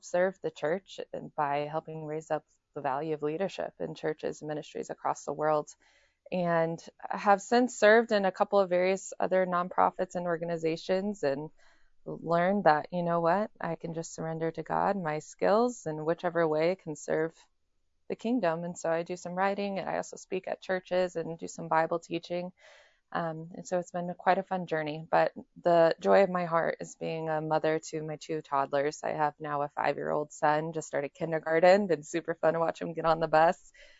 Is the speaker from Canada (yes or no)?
no; Chicago, Illinois, United States; Well, I am from Chicagoland area.